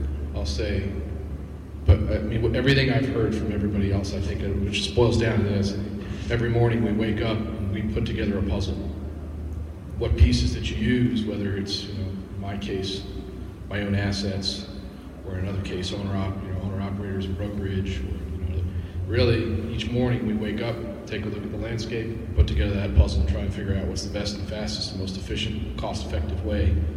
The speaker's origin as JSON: {"language": "English", "region": "Kansas", "country": "United States", "said": "Was that a flat joke about Kansas? Because I'm from Kansas, so."}